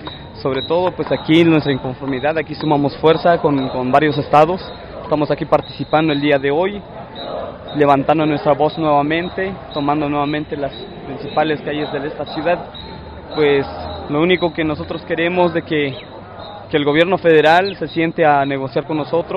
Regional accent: Chiapas, Mexico; Pues aquí nosotros somos de Chiapas.

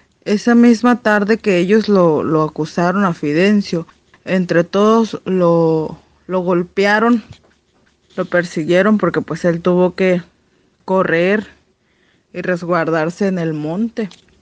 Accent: Loma de Bacum, Sonora, Mexico; de aquí, de la tribu Yaqui, de nuestro pueblo de Loma de Baco.

